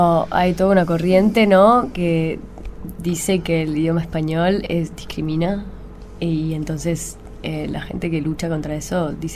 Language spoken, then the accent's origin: Spanish; Ireland; born there; Spanish is a second language; Yo nací en Irlanda.